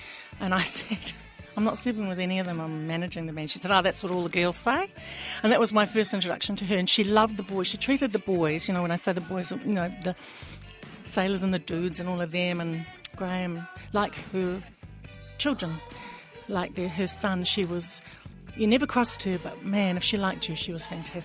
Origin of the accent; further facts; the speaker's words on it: Napier, Hawke's Bay, New Zealand; I'm from Napier, the home of the cabana.